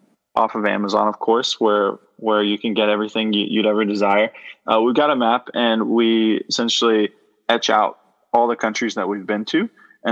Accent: Seattle, Washington, United States; moving to California has been really great because growing up in Seattle for about 20 years

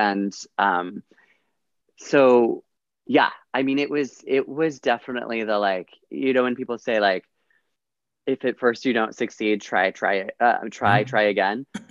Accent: Carson City, Nevada, United States; I'm originally from Carson City, Nevada.

